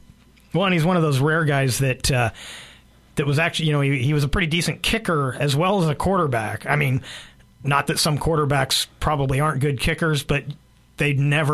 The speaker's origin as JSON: {"language": "English", "region": "California", "country": "United States", "tie": "born or raised there", "said": "I grew up in the Bay Area, but the Niners was, especially if you're a Raider fan, you just had to hate the Niners."}